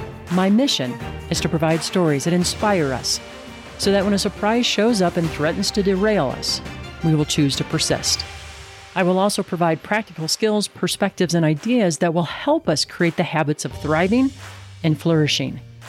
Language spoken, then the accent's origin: English; Illinois, United States; Well, and it's funny, Britt, I should know better because I'm originally from Illinois, like Milwaukee. Okay. I went to the Milwaukee Zoo as a kid.